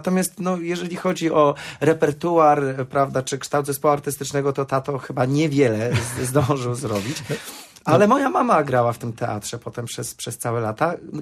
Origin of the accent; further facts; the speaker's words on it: Gdynia, Pomeranian Voivodeship, Poland; also born or lived in Słupsk / Koszalin / Płock; Bo rzeczywiście urodziłem się w Słupsku, w którym nigdy nie mieszkałem. Moi rodzice mieszkali wtedy w Koszalinie przez rok. Potem był Płock, a potem była Gdynia. Urodziłem się w rodzinie aktorów.